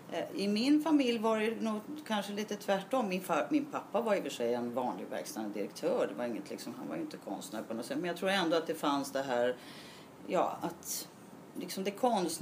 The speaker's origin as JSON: {"language": "Swedish", "town": "Stockholm", "region": "Stockholm County", "country": "Sweden", "tie": "born or raised there", "said": "Jag växte upp i Stockholm, i Stockholms innerstad."}